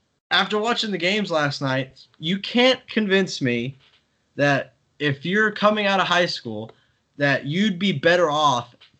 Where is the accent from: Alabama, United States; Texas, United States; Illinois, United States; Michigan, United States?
Texas, United States; Because I'm from Texas, and like Virginia to me was way too cold.